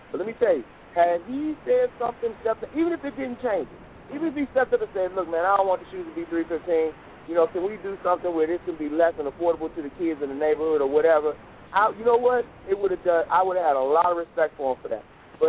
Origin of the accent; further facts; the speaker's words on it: Cleveland, Ohio, United States; as a black athlete growing up in Cleveland, me and my wife have a house in Cuyahoga Falls, which is right there in the Cleveland area.